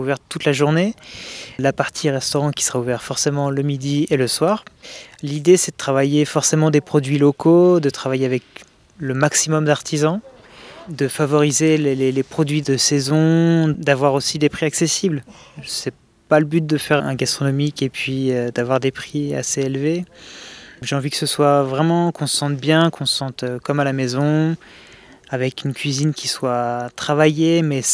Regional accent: Tours, Centre-Val de Loire, France; now in Switzerland; Moi, je viens de Tours, c'est en France. Et par la suite, j'ai décidé de changer d'air. J'ai eu l'opportunité de venir sur Genève.

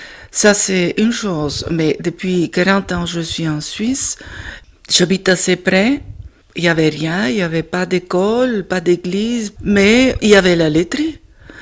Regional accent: Bulgaria; moi je viens de la Bulgarie, un pays ex-socialiste, mais je me rappelle pendant mon enfance

